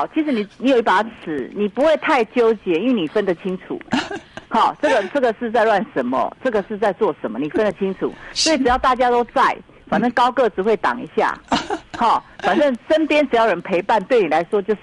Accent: Taiwan; 因为我们台湾人真的很善良

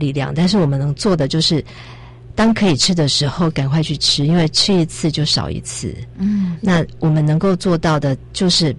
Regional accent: Taiwan; 也就是我们台湾人来说的话比较适口的一个味道。

